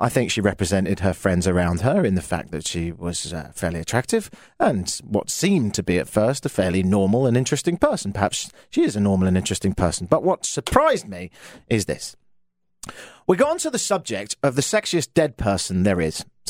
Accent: London, United Kingdom; moved away as an adult; I am from London. I've been living here for 7 years.

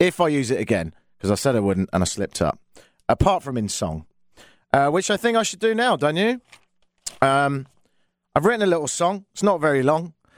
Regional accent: United Kingdom; now in Canada; as a Brit living in Canada

